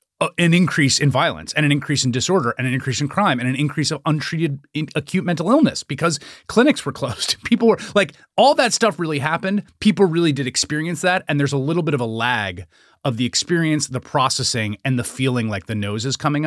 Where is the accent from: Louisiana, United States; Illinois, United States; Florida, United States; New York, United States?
New York, United States; New York City; I'm a New Yorker. I commuted to school as a 12-year-old every day in the early 1990s when homicides were almost 10x what they've been.